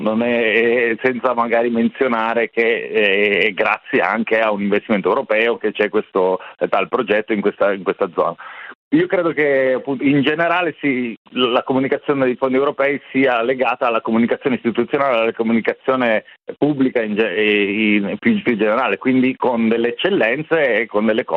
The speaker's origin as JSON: {"language": "Italian", "town": "Pinerolo", "region": "Piedmont", "country": "Italy", "said": "io sono di Pinerolo"}